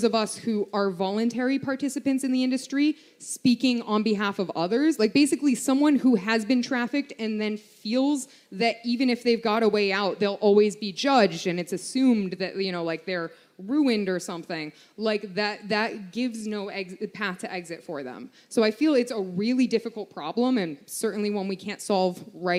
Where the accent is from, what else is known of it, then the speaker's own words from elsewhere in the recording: Canada; like I come from Canada